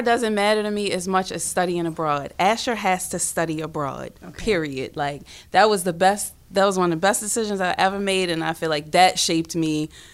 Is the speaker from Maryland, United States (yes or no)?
yes; Baltimore, Maryland, United States; found out my family's been in Baltimore since at least 1812. So, like, I'm from Baltimore, like, really from Baltimore. Went to Western High School.